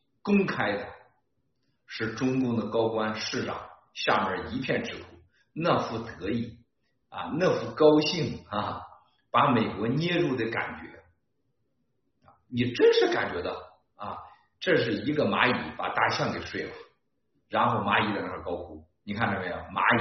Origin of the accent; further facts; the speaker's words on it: China; 共产党的疯狂将给我们中国人老百姓带来的灾难